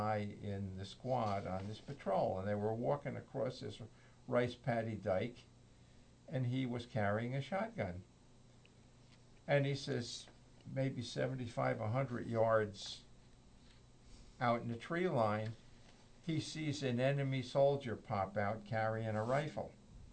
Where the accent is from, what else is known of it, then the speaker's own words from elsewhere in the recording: Rahway, New Jersey, United States; And I grew up in Rahway, and I grew up in a mixed neighborhood.